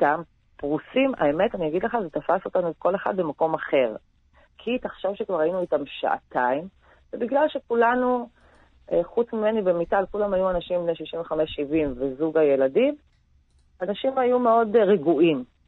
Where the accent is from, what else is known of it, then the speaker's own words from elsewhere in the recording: Be'eri, Southern District, Israel; מקיבוץ ברי